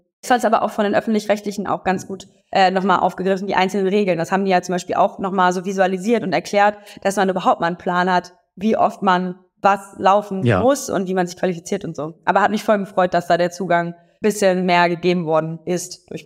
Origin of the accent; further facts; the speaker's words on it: Oberhausen, North Rhine-Westphalia, Germany; Ich komme ja aus dem Ruhrgebiet, und Oberhausen, um genau zu sein